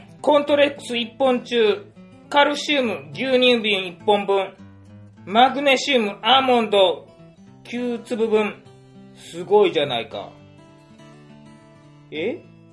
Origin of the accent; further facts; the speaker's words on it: Matsuyama, Ehime, Japan; 松山生まれの松山育ちの … にはちょっと合わん。